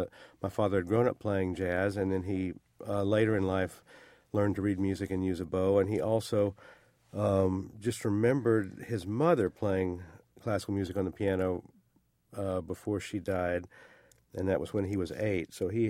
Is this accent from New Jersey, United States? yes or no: no; Oak Ridge, Tennessee, United States; And I grew up in Oak Ridge, Tennessee, which is very similar. It's more mountainous.